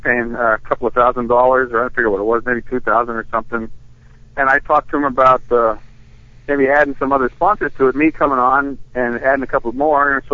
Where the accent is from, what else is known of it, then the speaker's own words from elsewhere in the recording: Pennsylvania, United States; I'm from Pennsylvania. I have Pennsylvania blood. I've been going to Pennsylvania street car races since I was a kid.